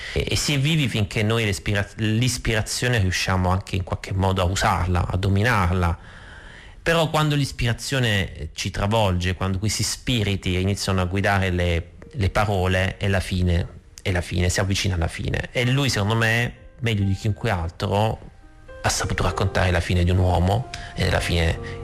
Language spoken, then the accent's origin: Italian; Martina Franca, Apulia, Italy; Io vengo da Martina Franca. Martina Franca è la città della musica lirica, è la città dove da quasi 50 anni si svolge un festival di musica classica